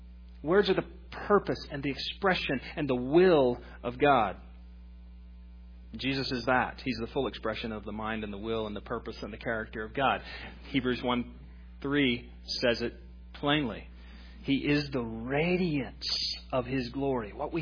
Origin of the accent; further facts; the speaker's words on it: Texas, United States; And I mean, I grew up in Texas. We just don't have trees that big.